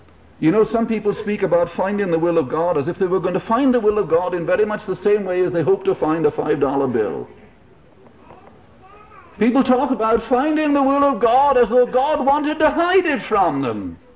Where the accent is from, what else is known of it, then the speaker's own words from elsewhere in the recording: England, United Kingdom; first language English; Some of my friends have told me that it's obvious that I'm English even before I open my mouth.